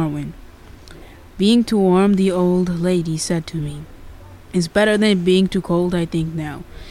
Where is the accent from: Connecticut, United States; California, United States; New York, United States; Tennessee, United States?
New York, United States; Hudson; I'm 16. I'm also from Hudson.